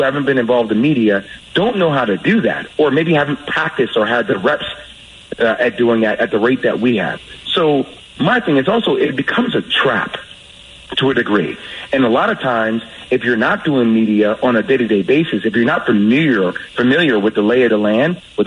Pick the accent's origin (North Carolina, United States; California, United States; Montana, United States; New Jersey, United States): New Jersey, United States; I'm from Jersey, man.